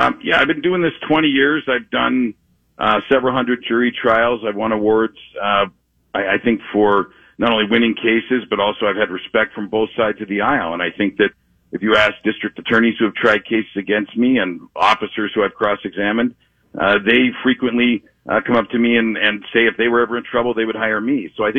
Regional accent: Canada; moved away as an adult; now in Washington County, United States; I was born and raised in Canada, so I'm a Canadian. I immigrated to this country. I came to Wisconsin in 1999 to attend Marquette Law School. I now reside in Washington County. My wife and I have lived there for the last 2 years

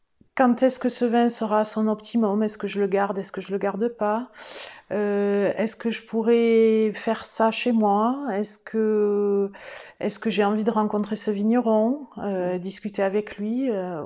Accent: France; c'est comme on est français, on est né là-dedans, on est bercé par nos repas de famille

